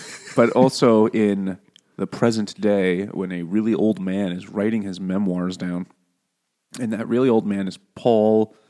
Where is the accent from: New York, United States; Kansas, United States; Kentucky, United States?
New York, United States; that's because we're from New York. We think everything in the South is Alabama or Texas